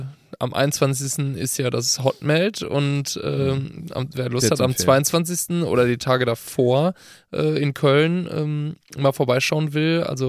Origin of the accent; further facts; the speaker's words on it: Brazil; Weil Brasilien extrem viel zu bieten hat und auch die Region, wo ich herkomme, habe ich ja mal ein bisschen mal erzählt, ist sehr afrikanisch geprägt